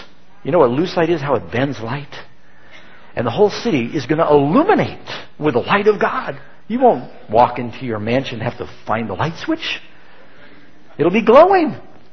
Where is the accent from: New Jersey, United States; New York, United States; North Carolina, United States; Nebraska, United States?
New York, United States; New York City; I grew up here. John and I grew up in New York City.